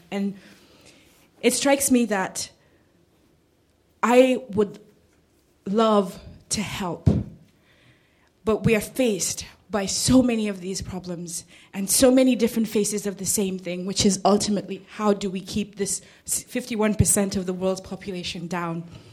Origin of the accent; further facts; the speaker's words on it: Kenya; I'm from Kenya, and one of the things that has struck me, I'm from Kenya, I wear many hats.